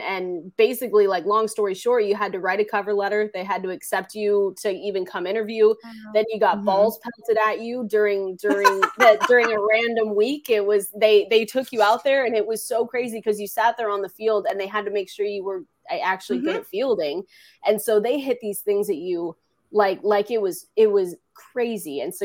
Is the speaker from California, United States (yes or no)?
no; Seattle, Washington, United States; I love the Seahawks. I'm from Seattle, right? Seahawks fan.